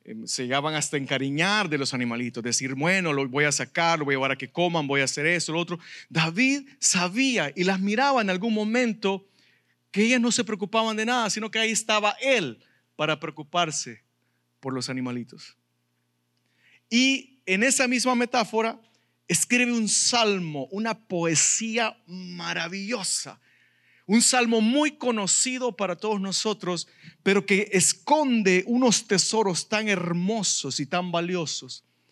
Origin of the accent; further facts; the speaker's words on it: El Salvador; born there; moved away; yo nací en El Salvador, del momento que me vine para acá